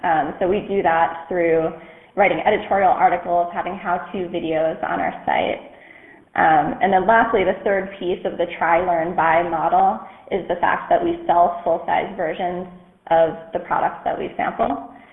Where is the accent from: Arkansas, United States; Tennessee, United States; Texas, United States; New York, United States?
New York, United States; And I'm originally from the New York area.